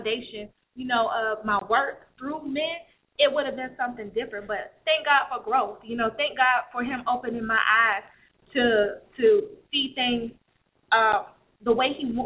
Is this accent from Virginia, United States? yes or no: yes; Virginia, United States; I'm from Virginia, so